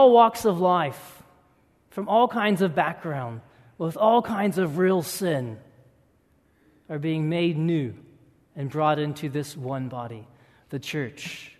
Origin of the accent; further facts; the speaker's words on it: Texas, United States; I am originally from Texas